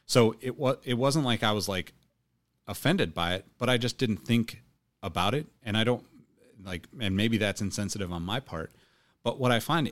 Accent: California, United States; I feel like growing up in California, I've always lived in neighborhoods where I was not the majority.

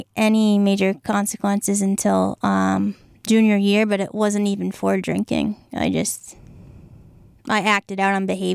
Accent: Franklin, Massachusetts, United States; also born or lived in Norfolk; Well, I grew up in Franklin after moving from Norfolk, Mass, where I went to King Philip for a few years. And then I eventually switched to Franklin High School

